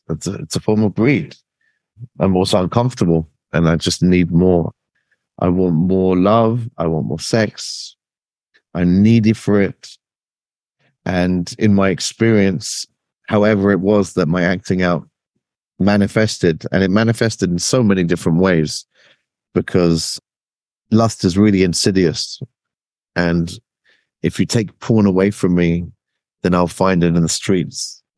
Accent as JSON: {"language": "English", "region": "England", "country": "United Kingdom", "accent": "English", "said": "I'll do it in my original English accent, probably best."}